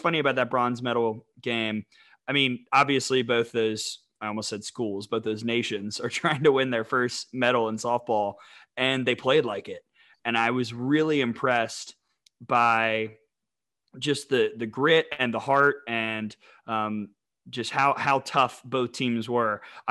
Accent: Birmingham, Alabama, United States; the World Games in Birmingham, shout out, plug to my hometown, next summer

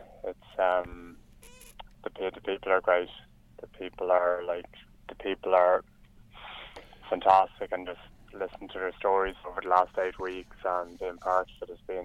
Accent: Leinster, Ireland; I'm from County Meath

